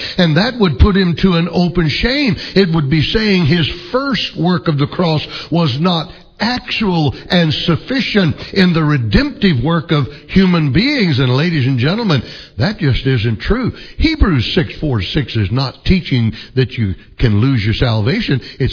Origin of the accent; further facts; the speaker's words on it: Oklahoma City, Oklahoma, United States; See, in my home, growing up in Oklahoma City, we didn't have a den in our house.